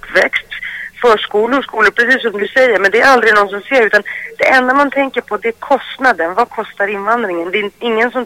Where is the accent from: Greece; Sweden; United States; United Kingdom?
Greece; När jag äntligen har fått chansen att göra den här dokumentären om mitt hemland Grekland